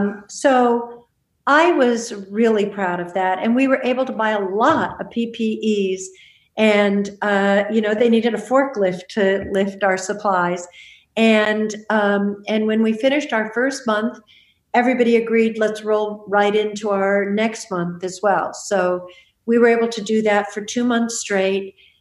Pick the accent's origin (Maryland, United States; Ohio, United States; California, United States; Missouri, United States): California, United States; Malibu; No, that's like I grew up in Malibu. Those are my hills. That's where my forts were.